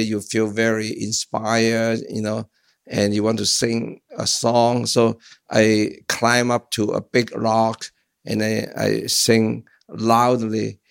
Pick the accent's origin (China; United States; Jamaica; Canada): China; accent: Chinese; English is a second language; One is my Chinese accent. So once I talk, people automatically will notice something, you know, different or strange, you know.